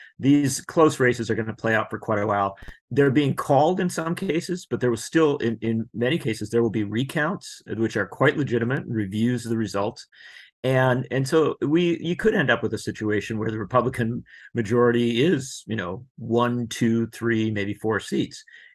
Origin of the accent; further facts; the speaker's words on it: Wisconsin, United States; In Western Wisconsin, in my home state